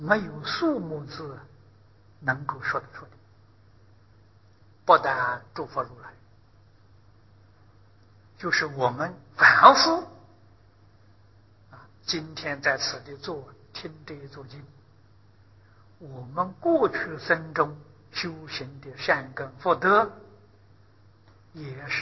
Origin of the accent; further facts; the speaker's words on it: China; 在古时候 我们中国人知道有天有神有心，不晓得有佛啊。